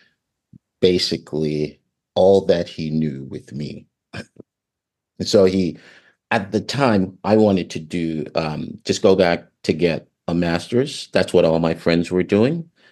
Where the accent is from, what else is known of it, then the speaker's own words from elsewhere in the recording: Jamaica; also born or lived in Arlington, United States; now in United States; I would start with, I'm originally from Jamaica and did my schooling in the States, Arlington, Virginia, DC area.